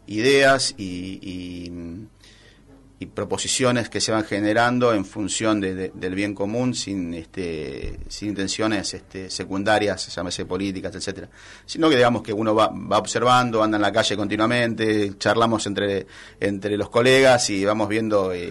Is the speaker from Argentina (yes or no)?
yes; Argentina; somos el comerciante argentino, es un eterno optimista